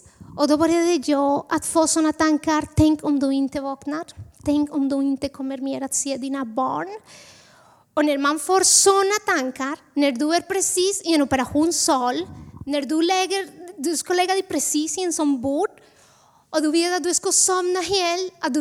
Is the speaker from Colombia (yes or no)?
yes; Colombia; now in Sweden; Jag kommer från Colombia. Och jag bodde i Bogotá, Colombias huvudstad.